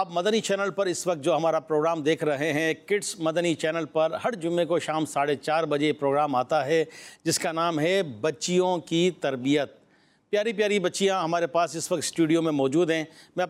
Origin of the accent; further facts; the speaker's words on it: Karachi, Sindh, Pakistan; ہم بھی کراچی سے ہیں.